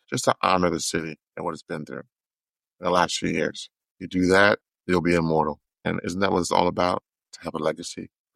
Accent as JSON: {"language": "English", "region": "California", "country": "United States", "said": "Like I'm from Cali. I have a lot of pain."}